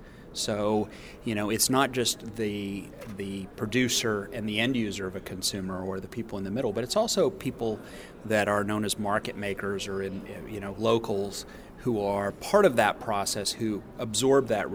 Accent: Rantoul, Illinois, United States; Yeah, I grew up in Rantoul. My dad was in the Air Force, retired there, and then I spent a good amount of time in the grain business in that part of the country.

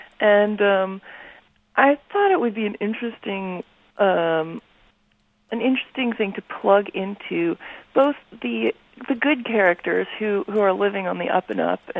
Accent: Brooklyn, New York, United States; my father gave to me as a young girl growing up in Brooklyn, New York.

